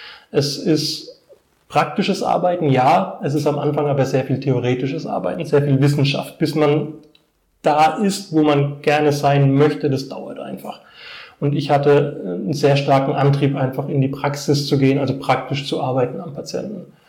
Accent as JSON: {"language": "German", "town": "Erlenbach am Main", "region": "Bavaria", "country": "Germany", "tie": "born there", "also_born_or_lived": "Bad Neustadt, Germany", "said": "Geboren bin ich in Erlenbach am Main. Mein Vater kommt aus Elsenfeld am Main."}